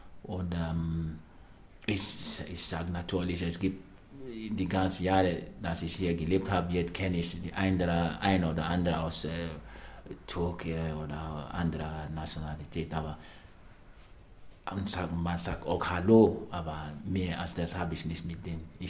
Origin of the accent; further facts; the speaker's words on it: Nigeria; German is a second language; now in Germany; Weil ich kann nur für mich als Nigerianer sprechen.